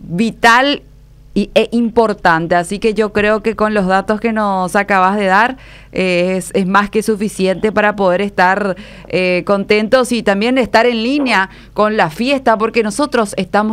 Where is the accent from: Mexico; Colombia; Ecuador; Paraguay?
Paraguay; nosotros como paraguayos, hace rato ya queríamos contemplar